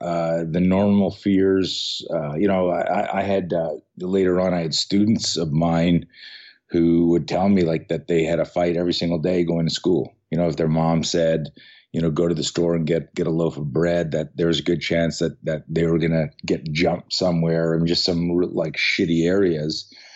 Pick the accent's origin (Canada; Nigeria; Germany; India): Canada; Montreal, Quebec; now in San Diego, United States; No, actually, I'm formerly of Canada, and Montreal is where I grew up. I moved to the States in 2008.